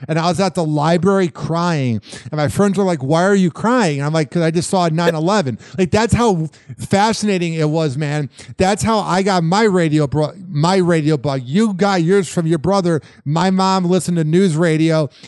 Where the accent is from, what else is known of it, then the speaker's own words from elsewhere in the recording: Chicago, Illinois, United States; Well, I'm from Illinois, so obviously with my accent, you know that I'm from Chicago.